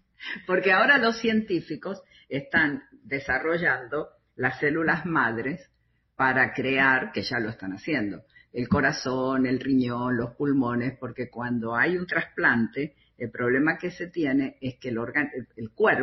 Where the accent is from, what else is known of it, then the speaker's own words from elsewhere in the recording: Argentina; Ah, yo soy argentina.